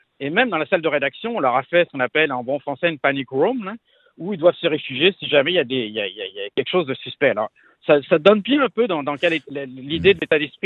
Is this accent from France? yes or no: yes; Paris, Île-de-France, France; moi, je suis né à Paris, hein, j'ai habité Paris longtemps.